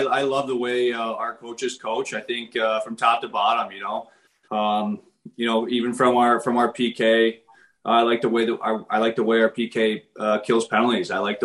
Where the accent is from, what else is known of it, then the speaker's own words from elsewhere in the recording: Detroit, Michigan, United States; So I grew up in Detroit, and probably one of the best eras of Detroit hockey of all time.